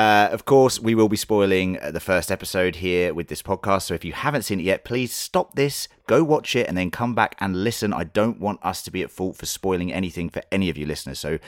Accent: United Kingdom; now in Australia; Obviously, being British

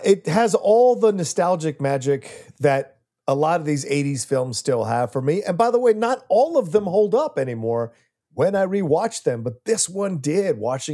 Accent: United States; And in a South American household, like I grew up in here in the States with my parents who were immigrants

